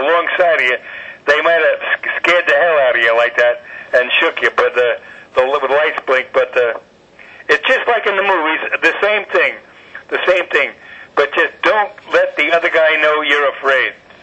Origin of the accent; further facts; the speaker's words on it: New York, United States; You know, well, I'm a New Yorker.